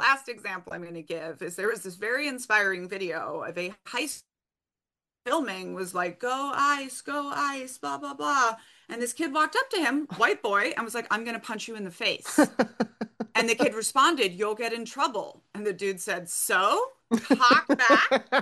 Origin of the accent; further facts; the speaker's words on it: Brazil; I grew up in Brazil right after the end of the military dictatorship.